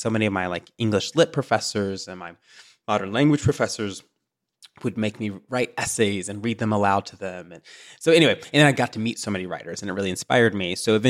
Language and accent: English; the South, United States; You know, growing up in the South, I was a book worm because I was the only Black kid in my class.